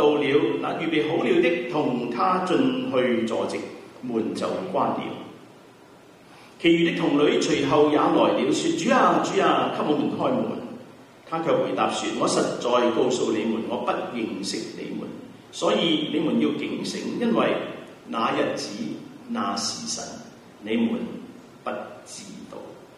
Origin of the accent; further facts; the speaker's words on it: Guangdong, China; 伴郎我们广东人叫邓川石，